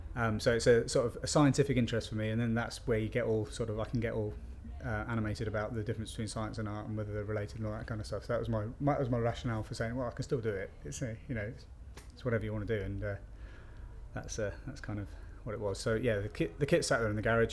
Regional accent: Chester, North West England, United Kingdom; I come from Chester and I'm 34 years old.

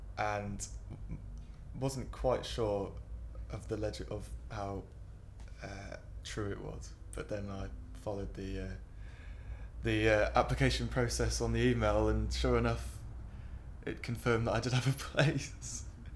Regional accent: Bristol, South West England, United Kingdom; I'm 24 and I'm from Bristol.

